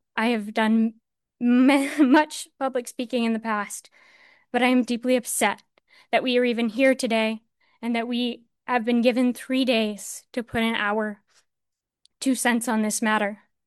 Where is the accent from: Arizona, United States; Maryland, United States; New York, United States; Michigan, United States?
New York, United States; Corning; I'm from Corning. I'm a college student.